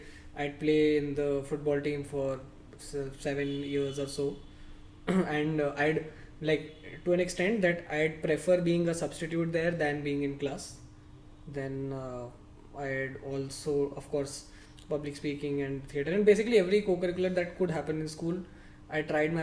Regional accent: Delhi, India; now in Hyderabad, India; That's when I moved to Hyderabad.

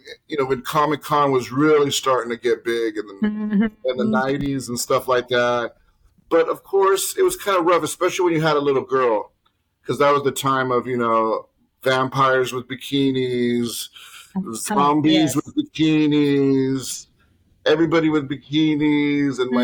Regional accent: Huntington Park, California, United States; comics was always a very important thing in my life growing up in Los, you know, Huntington Park.

